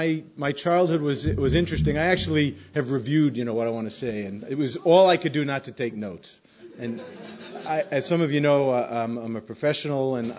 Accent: New York, United States; born or raised there

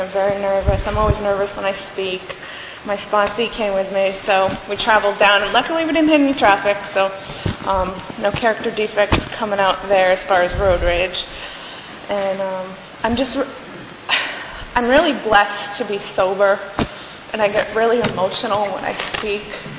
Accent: Stratford, Connecticut, United States; born there; I'm 29 years old. I was born in Stratford, Connecticut. I still reside in Stratford, Connecticut.

